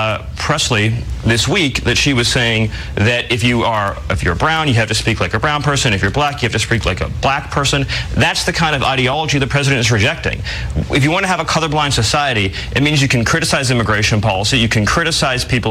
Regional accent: United States; Which is that I'm a Jew. As a Jew, listen, as an American Jew, I am profoundly outraged by the comments from Ocasio-Cortez.

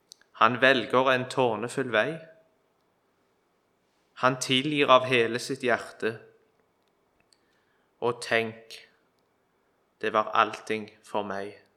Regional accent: Kvitsøy, Rogaland, Norway; Hjemme på Kvitsøy så hadde vi et musikklag.

